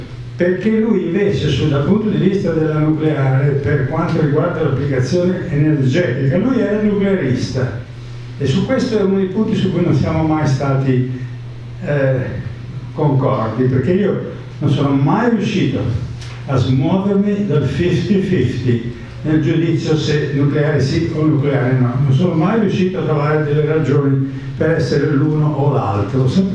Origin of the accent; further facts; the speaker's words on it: Venice, Veneto, Italy; noi settentrionali, io sono veneziano